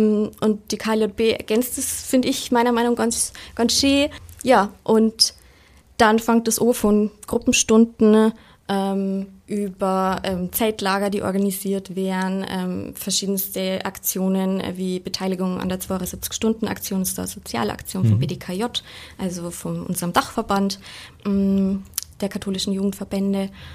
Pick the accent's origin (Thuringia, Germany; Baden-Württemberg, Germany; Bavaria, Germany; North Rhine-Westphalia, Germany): Bavaria, Germany; Antolling; Also ich komme aus Antolling. Das ist ein Dorf in der Richtung von Rosenheim, aber gerade nur so im Landkreis Ebersberg hinter Glonn.